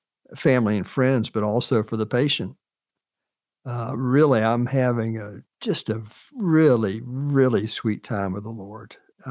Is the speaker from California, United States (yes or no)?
no; Daytona Beach, Florida, United States; I was from Daytona Beach originally.